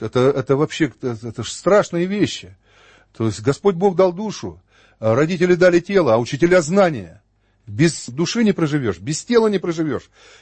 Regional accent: Siberia, Russia; born there; moved away; В некотором смысле, да, потому что я родился в Сибири, но уже очень продолжительное время живу здесь.

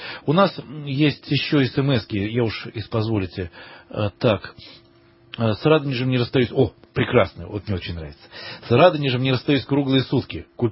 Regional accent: Odesa, Odesa Oblast, Ukraine; я сам вырос в Одессе, на Украине, закончил Одесский университет.

